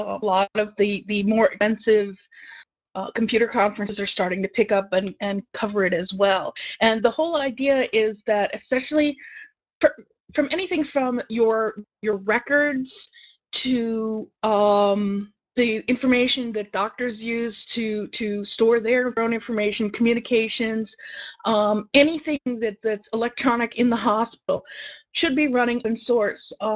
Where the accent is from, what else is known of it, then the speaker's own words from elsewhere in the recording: Ohio, United States; I'm not from Columbus itself. I'm actually from about 3 hours north of Columbus, although some of our, a third to a half of our staff are from the Ohio-Columbus area, and the rest are scattered around, even in other states like me.